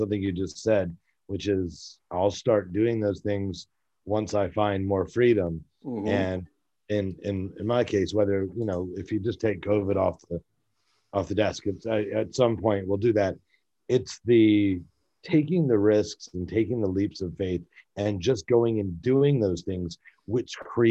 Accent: New York, United States; I'm from New York originally.

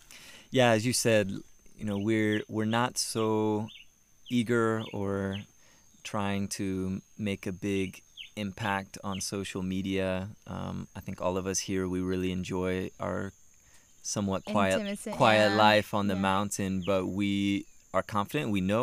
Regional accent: Dayton, Ohio, United States; I am just a boy from Dayton, Ohio. I come from the United States

